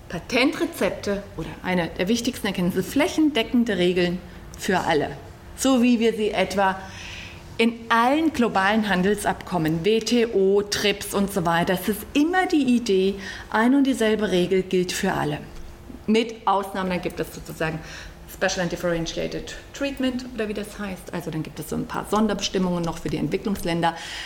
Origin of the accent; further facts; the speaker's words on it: East Germany, Germany; Stellen Sie sich vor, ich komme ja aus dem Osten. Also ich bin noch in der Zeit in einem Land groß geworden, wo man das Auto immer ewig selber reparierte.